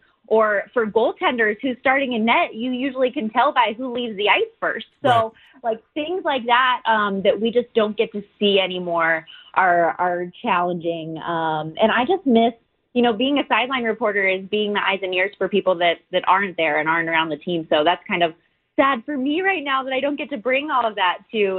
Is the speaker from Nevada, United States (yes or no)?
yes; Las Vegas, Nevada, United States; Born and raised in Vegas. Went to Sig Rogich Middle School right next to Palo too.